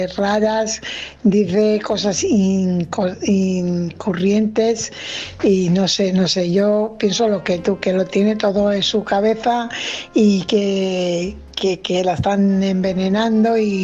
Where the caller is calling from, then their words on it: Fuenlabrada, Community of Madrid, Spain; corresponsal de Fuenlabrada.